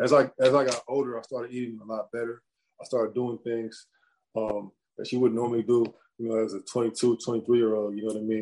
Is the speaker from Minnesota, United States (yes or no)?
no; California, United States; you know, I'm from Cali, you know, I'm used to the sun.